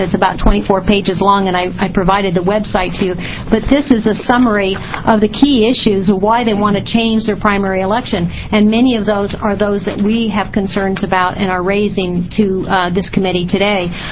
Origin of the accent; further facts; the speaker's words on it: Oregon, United States; I'm representing the Association of County Clerks. I'm from Lane County.